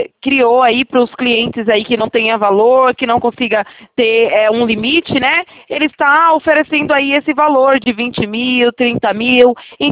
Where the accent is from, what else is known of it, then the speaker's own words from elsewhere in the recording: Itatiba, São Paulo, Brazil; Eu sou de Itatiba, interior de São Paulo.